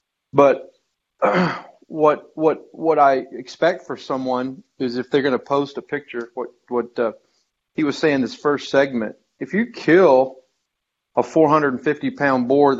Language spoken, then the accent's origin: English; Texas, United States; also born or lived in Colorado / New Mexico; I live in Texas. I'm from Texas. I lived in Colorado. I lived in New Mexico. I'm back in Texas.